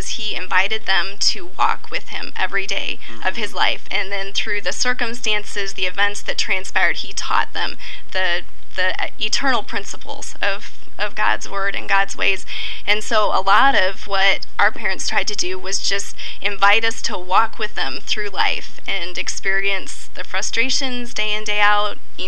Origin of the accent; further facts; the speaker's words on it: South Dakota, United States; born there; also born or lived in Germany; So we actually didn't move around nearly as much as most military families do. I was born in South Dakota and then lived in Germany and then here, and this is where my dad retired.